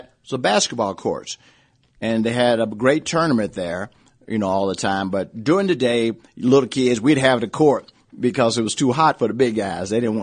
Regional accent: Indianapolis, Indiana, United States; So I always say that I graduated from East Waterloo High School, but I was raised in Indianapolis, Indiana, and I was a basketball king.

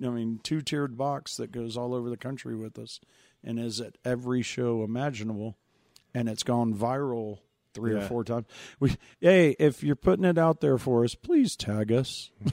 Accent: Savannah, Georgia, United States; You know, I grew up in a town where they valued small business. I grew up in Savannah, Georgia.

